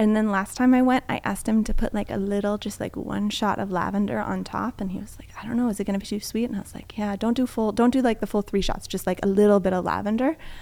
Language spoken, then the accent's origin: English; Fresno, California, United States; And having the incredible experience of growing up in Fresno and having folks in my classroom